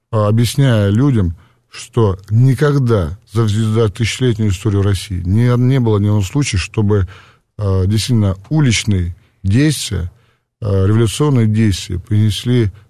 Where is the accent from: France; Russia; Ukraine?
Ukraine; Mariupol, Donetsk Oblast; Я сам родом из Мариуполя, с юго-восточной Украины.